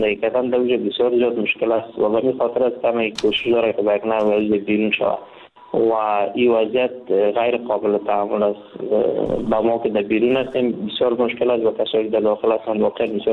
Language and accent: Persian; Afghanistan; now in India; وقتی که من از افغانستان این طرف آمدم، با مجردی که داخل کشور هند شدم